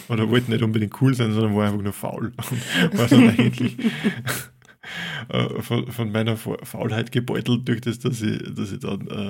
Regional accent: Upper Austria, Austria; ich bin aus Oberösterreich

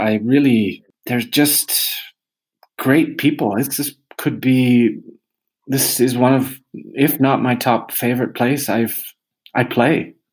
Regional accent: Canada; my hometown in Canada

